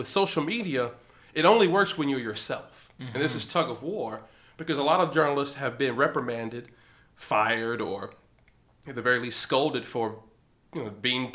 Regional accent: Louisville, Kentucky, United States; Louisville is a weak town, man. It's my hometown.

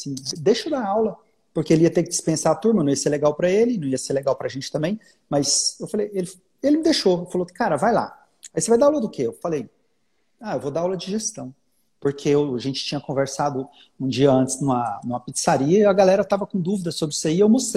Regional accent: Anápolis, Goiás, Brazil; also born or lived in São Paulo

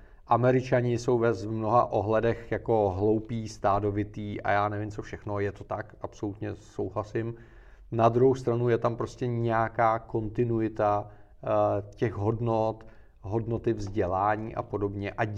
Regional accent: Bohemia, Czechia; Hele, kdykoliv vyjedu mimo Českou republiku, jak jsem hrdej Čech, vysvětluji, že jsem z Čech, pak vysvětluji, kde ty Čechy jsou.

